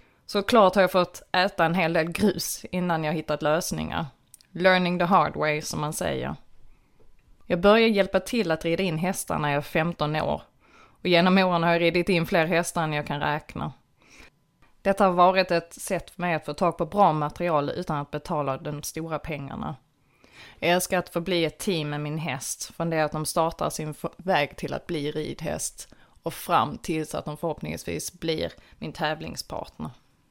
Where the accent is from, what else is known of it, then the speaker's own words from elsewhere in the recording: Skåne, Sweden; Född och uppvuxen i Platta Skåne, med höjdrädsla